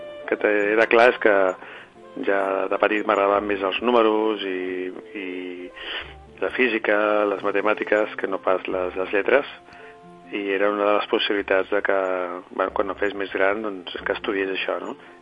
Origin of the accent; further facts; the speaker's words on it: Barcelona, Catalonia, Spain; Com que sóc de Barcelona, doncs algunes vegades ja doncs hi anava al mar